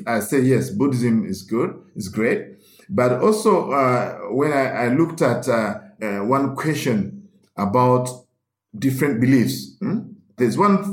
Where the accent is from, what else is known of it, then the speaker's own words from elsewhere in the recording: Uganda; as a Roman Catholic growing up in Uganda.